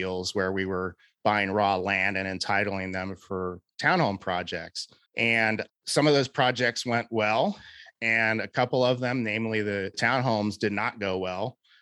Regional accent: Cincinnati, Ohio, United States; I am from Cincinnati, Ohio, at East Side suburbs, went to all guys Catholic high school in Cincinnati.

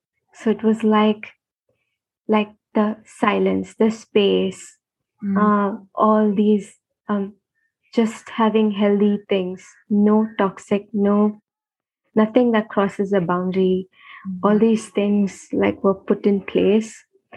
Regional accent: India; English is a second language; for me, especially as an Indian, it feels like almost as if that's not the real thing

